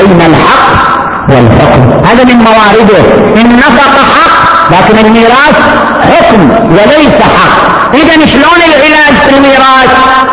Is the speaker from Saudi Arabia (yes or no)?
yes; Saudi Arabia; هذا زواج المسيار موجود في عندنا في السعودية وموجود في المجتمعات الأخرى.